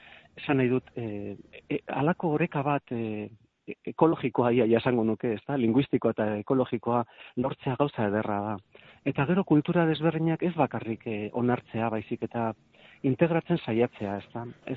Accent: Ordizia, Basque Country, Spain; first language Basque; Eta nik ezagutu nuen Ordizia hartan, ba euskara debekatuta zegoen, nik neu ia galdu egin nuen, nire ama hizkuntza.

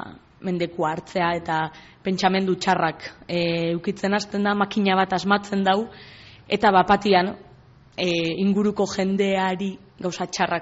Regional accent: Eibar, Basque Country, Spain; Ni Eibartarra naiz

